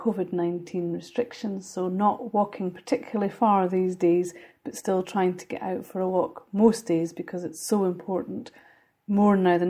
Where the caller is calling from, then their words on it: Glasgow, Scotland, United Kingdom; I'm calling from Glasgow in Scotland. In a top floor tenement flat during COVID-19 restrictions